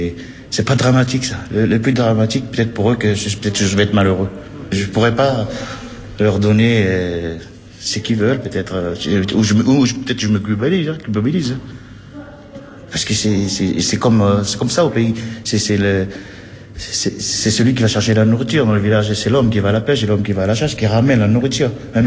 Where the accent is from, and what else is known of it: Vanuatu; born or raised there; now in France